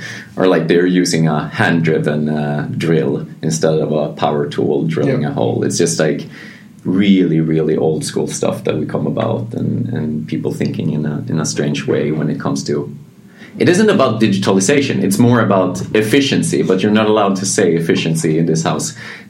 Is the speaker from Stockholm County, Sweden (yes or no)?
no; Malmö, Skåne, Sweden; I'm also pretty new to this. I'm born and raised in Malmö, so I know the city and I love the city.